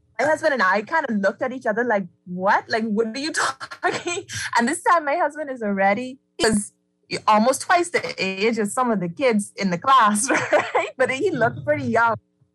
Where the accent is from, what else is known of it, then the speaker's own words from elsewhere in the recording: Bahamas; also born or lived in Barbados; when my husband and I lived in Barbados. And, you know, when he found out I was from the Bahamas